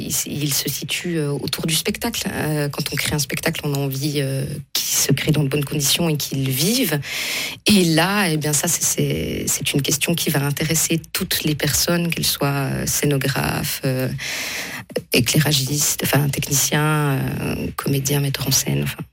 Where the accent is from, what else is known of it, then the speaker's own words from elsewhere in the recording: La Chaux-de-Fonds, Neuchâtel, Switzerland; parce que je suis de la Chaux-de-Fonds.